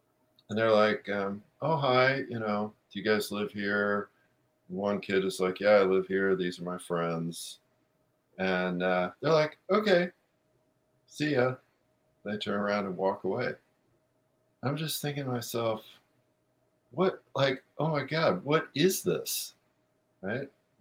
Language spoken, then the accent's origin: English; Los Angeles, California, United States; So I grew up in West Los Angeles in a neighborhood that, when I was growing up, it was basically kind of slightly on the upper middle class end of middle class.